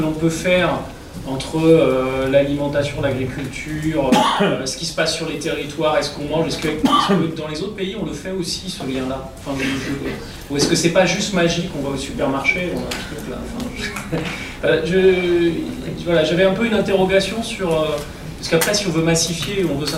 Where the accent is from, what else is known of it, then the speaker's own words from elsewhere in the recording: France; est liée au fait que nous sommes français